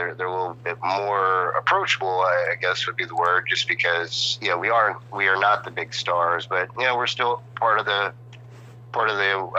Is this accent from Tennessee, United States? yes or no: no; Pennsylvania, United States; I'm from Pennsylvania, so he did it in Allentown, I want to say.